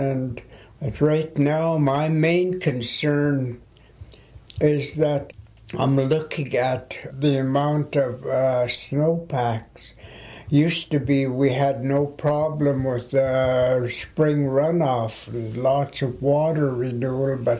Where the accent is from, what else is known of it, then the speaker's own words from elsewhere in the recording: Penticton, British Columbia, Canada; I was born and raised in Penticton. I'm a Sheilch and I'm a Penticton Indian band member.